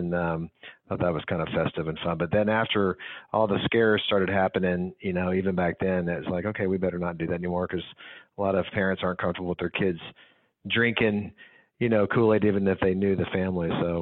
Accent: Houston, Texas, United States; I have memories of back in the old days growing up in Houston

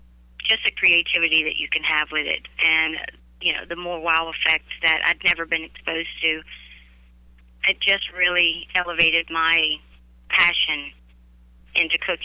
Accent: Alabama, United States; I was raised in South Alabama.

